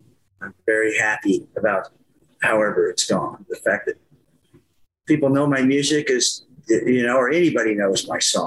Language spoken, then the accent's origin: English; Kinsley, Kansas, United States; So I'm from Kinsley, Kansas. That's where I went to high school. It's a little town out in the western part of Kansas, about 40 miles east of Dodge City.